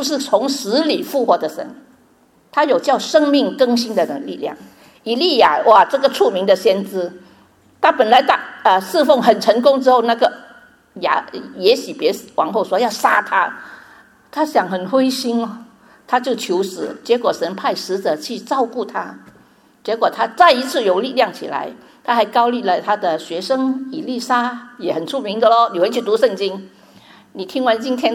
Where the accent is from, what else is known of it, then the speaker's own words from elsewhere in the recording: China; 对我们从中国来的人更紧张